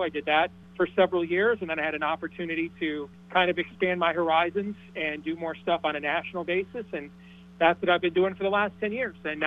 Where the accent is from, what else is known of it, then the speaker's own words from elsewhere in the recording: Iowa, United States; born there; You know, I was born in Iowa. I lived here off and on as a kid, moved around a lot. My mom was originally from Des Moines.